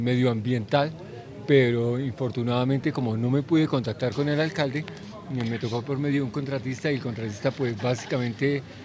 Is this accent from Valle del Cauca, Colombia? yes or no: no; Bucaramanga, Santander, Colombia; soy de Bucaramanga.